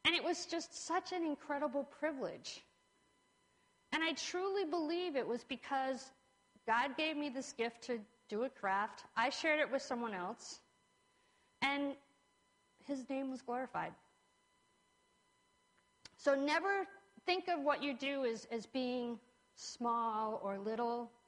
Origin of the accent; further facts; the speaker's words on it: New England, United States; I think of where I grew up in New England.